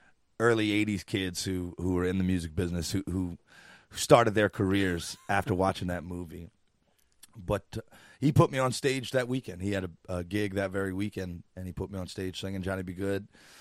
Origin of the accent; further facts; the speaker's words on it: Louisiana, United States; So I'm born and raised in South Louisiana, 40 miles from the Gulf of Mexico as the crow flies.